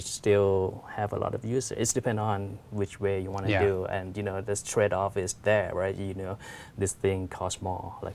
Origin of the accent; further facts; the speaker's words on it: Thailand; English is a second language; In Thai, it could be in Thailand. I'm from Thailand.